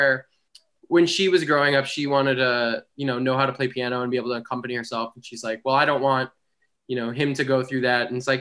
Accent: New York, United States; So I was born in Battery Park, and then I did most of my growing up on Long Island, and then back and forth. I lived in the city for a long time, and then eventually I came back to Long Island

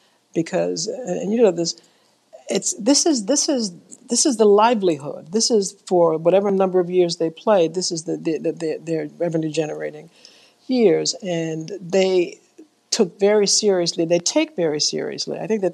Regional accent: New York, United States; I grew up in New York, in the South Bronx, in the projects, and I have two older brothers

